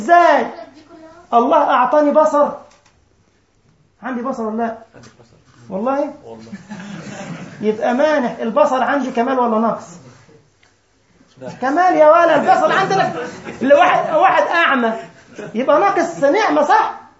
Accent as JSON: {"language": "Arabic", "country": "Egypt", "said": "حتى عندنا في مصر يقول لك ايه لما يلاقي واحد مستعجل"}